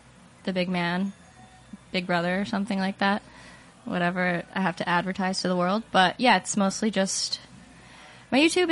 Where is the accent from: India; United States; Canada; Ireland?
Canada; Kelowna, British Columbia; now in Vancouver, Canada; because I'm from a small town, I'm from Kelowna, so it was hard to really get myself out there